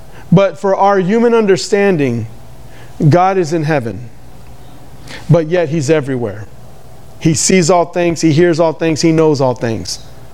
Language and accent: English; Houston, Texas, United States; I'm from Northside Houston. I know how it's like.